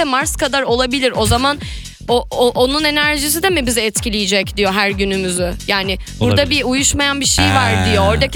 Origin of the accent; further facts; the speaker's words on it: İzmir, Turkey; born or raised there